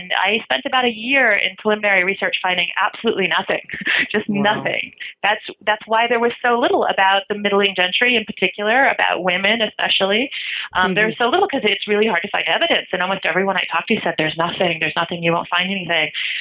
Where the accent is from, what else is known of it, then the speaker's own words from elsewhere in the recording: Michigan, United States; My name is Russian, of course, but I'm not, so I should say that. I come from Michigan. I'm not a Russian.